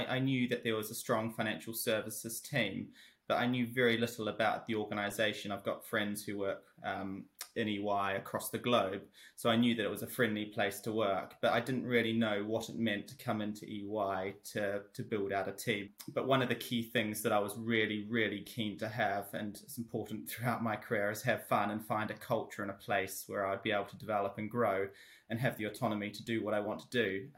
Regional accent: New Zealand; moved away as an adult; now in United Kingdom; the listeners will be able to tell from my accent that I'm not originally from Britain, but I grew up in New Zealand. I trained and qualified as a solicitor there in 2009, but have been practising law in the UK now for over 10 years.

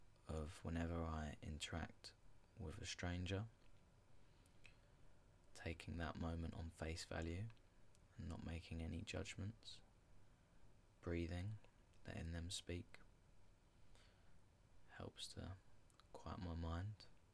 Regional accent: Medway, South East England, United Kingdom; I'm from Medway. I draw from what I know. That isn't a joke.

